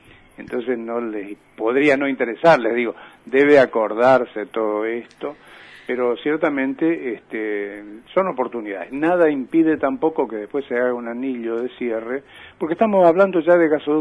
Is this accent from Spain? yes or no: no; Argentina; Y yo como argentino